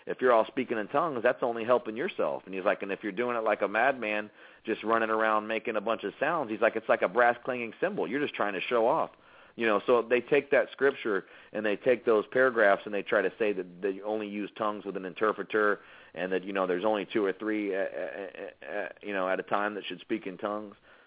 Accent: United States; I'm from America, man. How can I speak in this language?

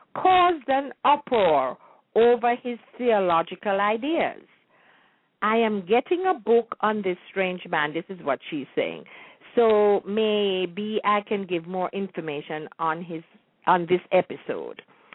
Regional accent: Jamaica; growing up in Jamaica before independence

